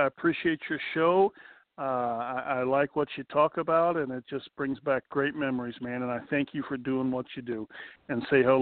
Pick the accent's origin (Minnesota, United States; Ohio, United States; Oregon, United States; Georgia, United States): Ohio, United States; Cincinnati; You grew up here in Stanley County. I grew up in Cincinnati